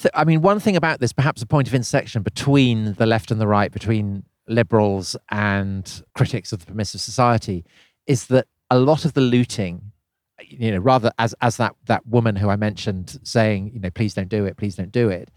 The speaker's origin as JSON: {"language": "English", "region": "South West England", "country": "United Kingdom", "tie": "born or raised there", "said": "I was growing up in Wiltshire, exactly. I was. very much a place without drive-by shootings and graffiti and all that kind of thing."}